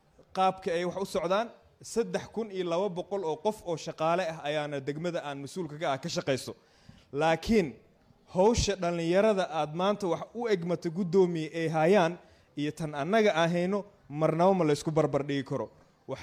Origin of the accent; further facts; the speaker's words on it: Mogadishu, Banaadir, Somalia; waxaan joognaa magaaladeena Muqdisho xaafadii aan ku dhalanay aan ku barbaarnay waxaan dareemaa inaan gurigeygi joogo 20 sanana waa ka maqnaa